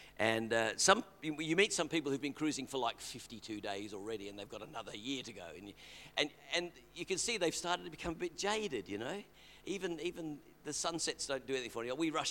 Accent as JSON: {"language": "English", "region": "England", "country": "United Kingdom", "tie": "born or raised there", "said": "I have very fond memories of Christmas growing up in England."}